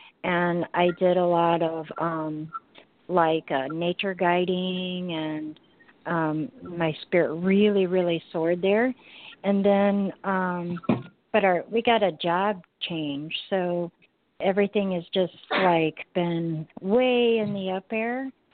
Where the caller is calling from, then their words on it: Bullhead City, Arizona, United States; I am calling from Arizona, Bullhead City, Arizona.